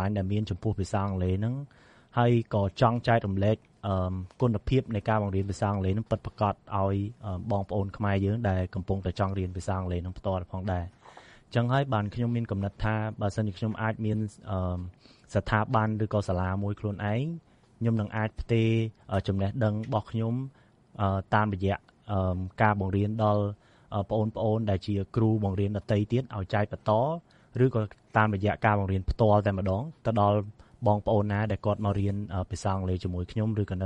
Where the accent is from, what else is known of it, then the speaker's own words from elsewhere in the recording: Phnom Penh, Cambodia; born there; ខ្ញុំកើតនៅទីក្រុងភ្នំពេញ